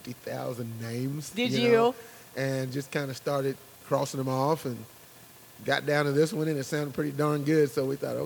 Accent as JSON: {"language": "English", "region": "Kansas", "country": "United States", "said": "I'm from Kansas."}